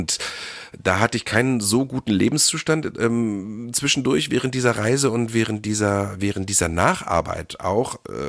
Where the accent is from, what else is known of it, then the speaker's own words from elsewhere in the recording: Harz, Germany; Und Anfang September waren wir auch eine Woche im Harz, da wo ich herkomme.